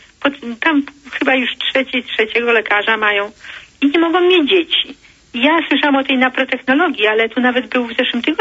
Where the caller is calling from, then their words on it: Warsaw, Masovian Voivodeship, Poland; bo ja z Warszawy dzwonię.